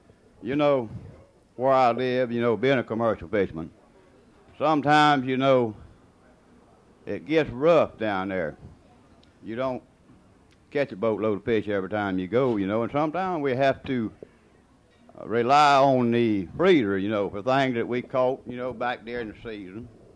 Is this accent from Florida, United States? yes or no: yes; Steinhatchee, Florida, United States; But anyhow, I'm from Steinhatchee. Do y'all know where Steinhatchee is?